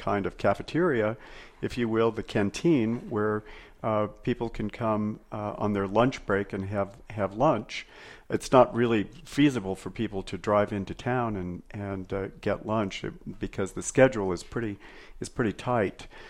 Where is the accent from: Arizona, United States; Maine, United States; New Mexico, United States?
New Mexico, United States; Santa Fe; this is the way that I was introduced to opera when I was a kid growing up in Santa Fe and came to the youth nights many, many years ago.